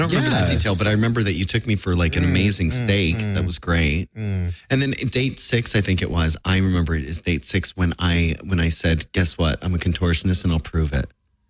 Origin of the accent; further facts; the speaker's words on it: Canada; Well, I'm Canadian too.